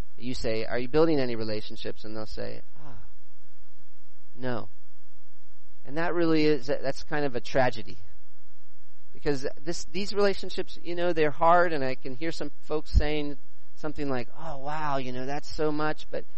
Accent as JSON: {"language": "English", "country": "United States", "said": "I'm American, so we love projects."}